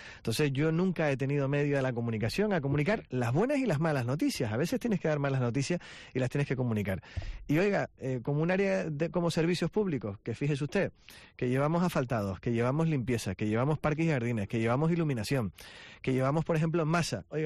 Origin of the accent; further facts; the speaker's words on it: Santa Cruz de Tenerife, Canary Islands, Spain; yo nací en Santa Cruz y vivo en Santa Cruz